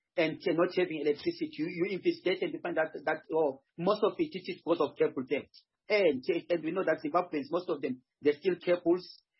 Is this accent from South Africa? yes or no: yes; South Africa; We are not working. We are South African.